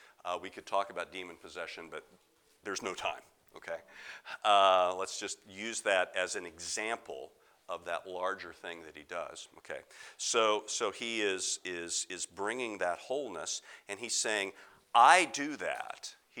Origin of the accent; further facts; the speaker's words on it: Indiana, United States; I have lived in hills. I'm from Indiana, so this is a very familiar landscape